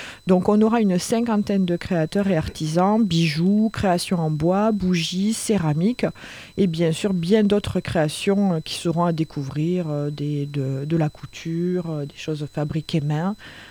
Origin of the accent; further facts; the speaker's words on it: south of France, France; accent: southern; avec mon accent du sud, je vais essayer de réchauffer l'ambiance